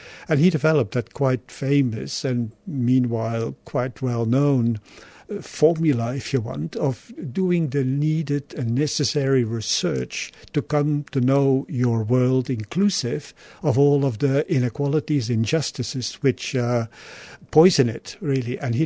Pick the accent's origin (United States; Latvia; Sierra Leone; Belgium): Belgium; Myself, I'm from Belgium, obviously, and Belgium at that stage, certainly wall-to-wall Catholicism and floor-to-ceiling, I would add. But very importantly, that was the time of John the 23rd when I grew up